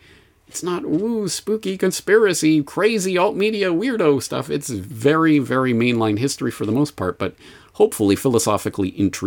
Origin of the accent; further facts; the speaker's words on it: Canada; which I never had growing up in Canada